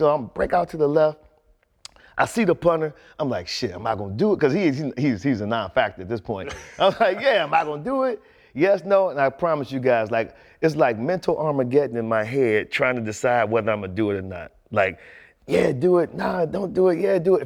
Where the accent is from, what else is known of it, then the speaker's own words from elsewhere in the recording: Cleveland, Ohio, United States; I'm born and raised in Cleveland, Ohio.